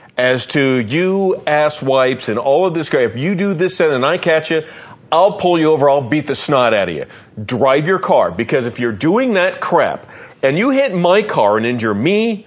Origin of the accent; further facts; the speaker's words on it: Las Vegas, Nevada, United States; You know, I grew up in Las Vegas. That's where I learned to drive.